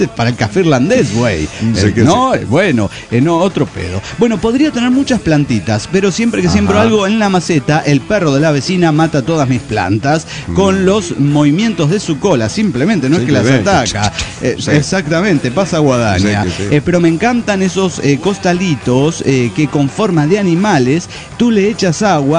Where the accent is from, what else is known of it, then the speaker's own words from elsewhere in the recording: Venezuela; now in Spain; Siendo yo venezolano, como soy, y no estando en Venezuela, como no estoy